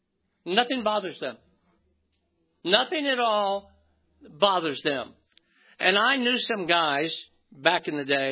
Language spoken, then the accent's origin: English; Brooklyn, New York, United States; I grew up in Brooklyn, New York.